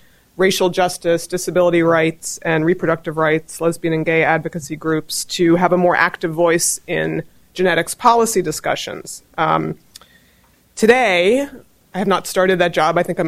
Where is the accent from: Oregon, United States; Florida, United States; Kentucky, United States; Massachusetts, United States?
Massachusetts, United States; now in Washington, United States; I grew up in Massachusetts, and having lived in D.C. for 15 years